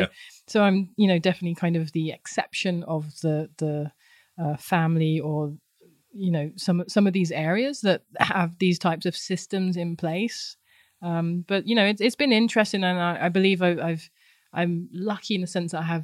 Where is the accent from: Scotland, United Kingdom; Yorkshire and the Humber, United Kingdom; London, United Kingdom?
London, United Kingdom; my time growing up in London